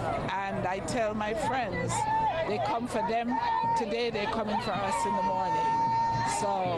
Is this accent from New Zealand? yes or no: no; Grenada; now in United States; Originally, I'm from Grenada in the West Indies. I've been here since 1968.